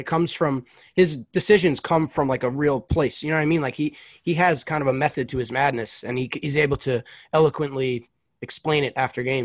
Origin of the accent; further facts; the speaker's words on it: Neptune, New Jersey, United States; now in Clifton, United States; I'm originally from Neptune, which is down by like Belmar